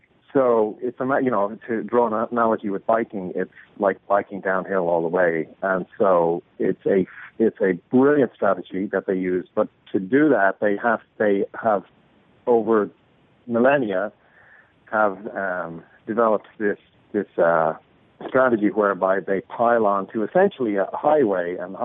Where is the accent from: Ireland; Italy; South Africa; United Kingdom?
Ireland; moved away as an adult; now in United States; So I am 49. I'm Irish. I left Ireland at the age of 32 in 1999 after finishing a zoology degree in University College Dublin.